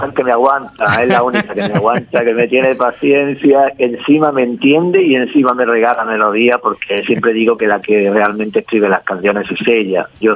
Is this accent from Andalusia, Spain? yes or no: yes; Granada, Andalusia, Spain; now in Uruguay; yo soy natural de Granada, además soy hijo de luthier.